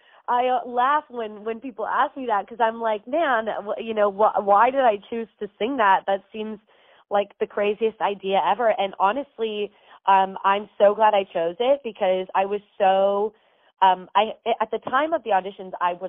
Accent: Florida, United States; I growing up in Florida, never wore makeup.

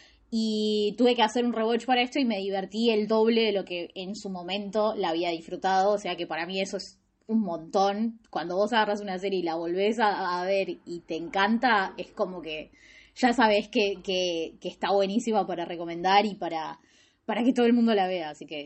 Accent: Argentina; Somos Argentina, le decimos como podemos.

